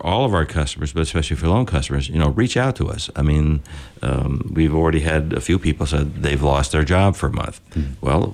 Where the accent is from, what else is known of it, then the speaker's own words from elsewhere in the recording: New England, United States; we're from New England. We've got some ingenuity, and we'll figure out a way.